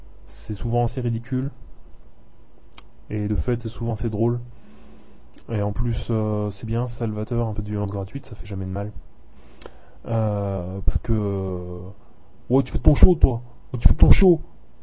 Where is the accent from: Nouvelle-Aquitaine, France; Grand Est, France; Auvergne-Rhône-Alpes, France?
Grand Est, France; accent: Lorraine; C'est super avec mon accent lorrain en plus.